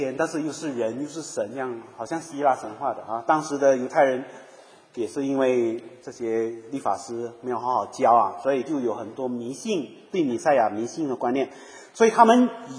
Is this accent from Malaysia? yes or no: yes; Malaysia